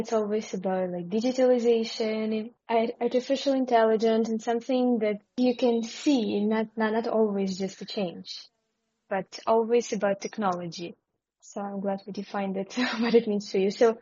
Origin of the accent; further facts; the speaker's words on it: Ukraine; English is a second language; I'm from Ukraine